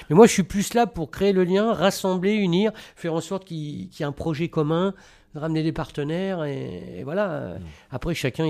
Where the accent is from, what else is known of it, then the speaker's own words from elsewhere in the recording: France; en tant qu'occidental, en tant que français, moi, je m'enrichis avec ces gens-là.